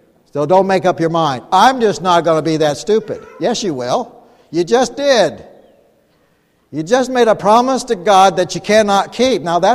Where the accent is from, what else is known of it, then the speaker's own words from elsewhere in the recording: Ireland; I'm Irish, okay?